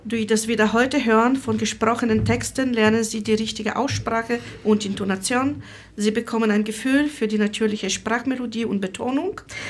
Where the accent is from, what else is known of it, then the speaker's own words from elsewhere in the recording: Bulgaria; German is a second language; now in Berlin, Germany; ich komme aus Bulgarien und lebe seit 23 Jahren in Berlin.